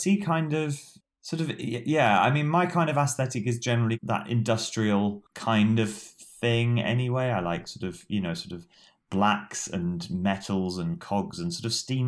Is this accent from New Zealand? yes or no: yes; New Zealand; now in Wales, United Kingdom; I live in the beautiful part of the world called Wales in the United Kingdom, but I'm originally from New Zealand.